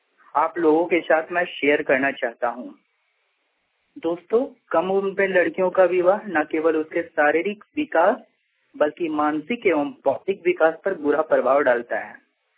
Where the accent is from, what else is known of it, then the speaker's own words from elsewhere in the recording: Hazaribagh, Jharkhand, India; ग्राम मुक्तमा, पुष्करियाजपुर, थाना इचाक, जिला हजारीबाग का निवासी हूँ।